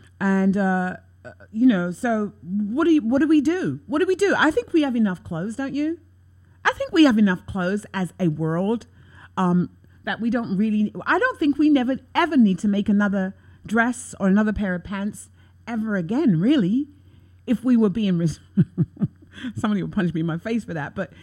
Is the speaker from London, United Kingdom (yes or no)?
yes; London, United Kingdom; We had an H&M in London when I was growing up on Regent Street.